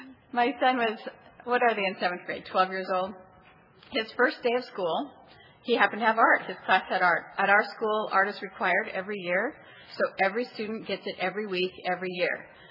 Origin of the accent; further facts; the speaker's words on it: Beaverton, Oregon, United States; I'm an art teacher at St. Stephen's Academy. I'm from Beaverton, Oregon.